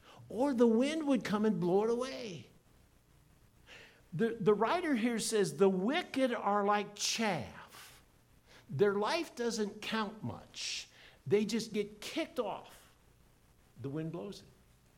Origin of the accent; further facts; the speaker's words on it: Iowa, United States; Now, I grew up in Iowa, and as a kid, high schooler, I baled hay and straw.